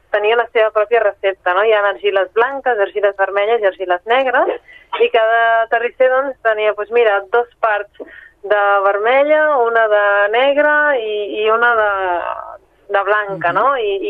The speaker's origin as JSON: {"language": "Catalan", "town": "Breda", "region": "Catalonia", "country": "Spain", "said": "Jo soc de Breda"}